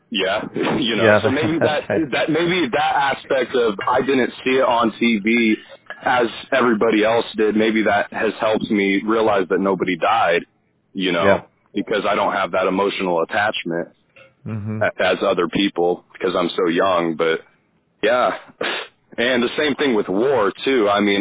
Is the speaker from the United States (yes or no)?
yes; Illinois, United States; from Illinois, and you're listening to Fakeologist Radio on FakeologistRadio.com.